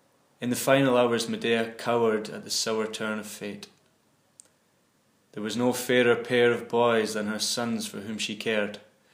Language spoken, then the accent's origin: English; Nairn, Scotland, United Kingdom; also born or lived in Cape Town, South Africa / Dundee; I was actually born in Cape Town, South Africa, but I only lived there for the first year of my life, and then I was brought up and raised in Nairn, just outside Inverness in the Highlands of Scotland.